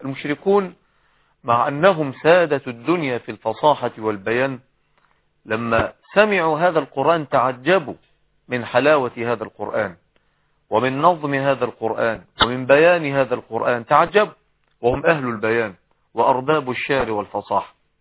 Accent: Egypt; يعني الصبيان الذين يلعبون في الزوايا والحواري عندنا في مصر وفي غيرها

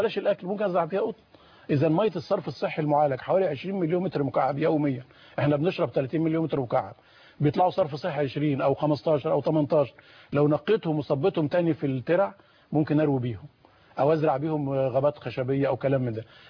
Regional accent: Nile Delta, Egypt; انا من الدلتا

